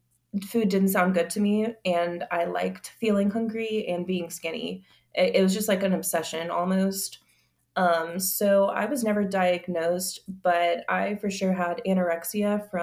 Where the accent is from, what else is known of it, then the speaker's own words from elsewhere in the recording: Louisiana, United States; moved away as an adult; When I was 20, I moved from Louisiana to Colorado by myself.